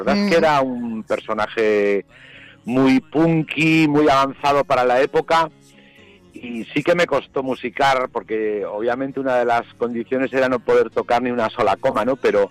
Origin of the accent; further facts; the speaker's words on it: Vigo, Galicia, Spain; Yo, sabes que soy de Vigo, mi padre era de Villajuán, que es la zona de Villa García, Villanueva, la playa de las Inas